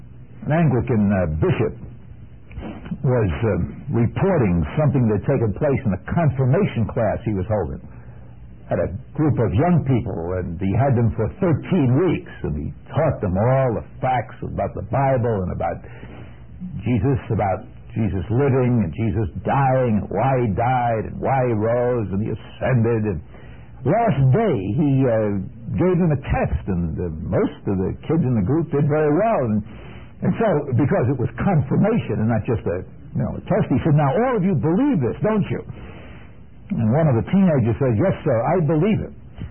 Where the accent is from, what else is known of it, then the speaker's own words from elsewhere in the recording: New York City, New York, United States; When I was growing up in New York City, I learned a great many historical facts.